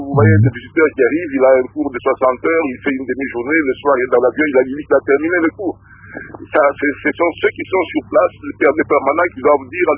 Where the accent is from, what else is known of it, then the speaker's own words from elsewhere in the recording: DR Congo; Parce que chez nous, au Congo, pour être professeur, il faut être docteur à thèse.